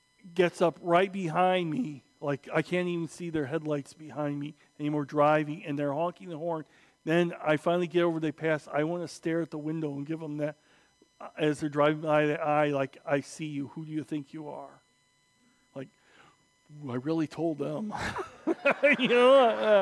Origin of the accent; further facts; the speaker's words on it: Indiana, United States; also born or lived in Arkansas; I was born in Arkansas and raised in Indiana.